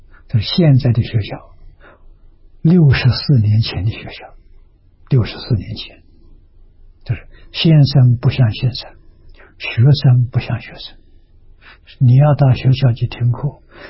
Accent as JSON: {"language": "Chinese", "town": "Lujiang", "region": "Anhui", "country": "China", "tie": "born or raised there", "said": "他是同城人，我家乡在庐江，我们的距离现在20多公里，很近啊"}